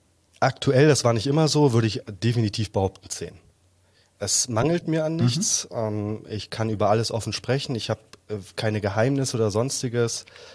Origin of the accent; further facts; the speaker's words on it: Germany; born there; Ich bin in der DDR zumindest geboren.